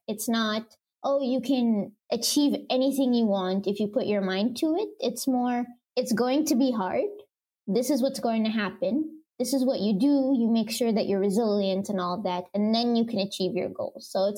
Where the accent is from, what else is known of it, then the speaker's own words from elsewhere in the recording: Saudi Arabia; also born or lived in Egypt; now in Germany; I grew up in Saudi Arabia. I'm originally from Egypt. So I've actually been an immigrant my entire life. So moving to Germany was kind of a given